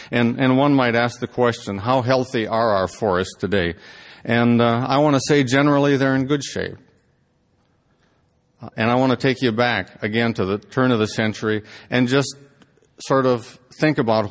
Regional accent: Wisconsin, United States; In fact, the most serious wildfire ever in the United States was in my home state of Wisconsin in 1871.

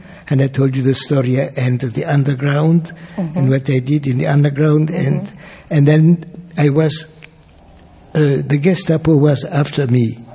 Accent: Strasbourg, Grand Est, France; born there; English is a second language; I was born in Strasbourg, which is at the border of Germany and France.

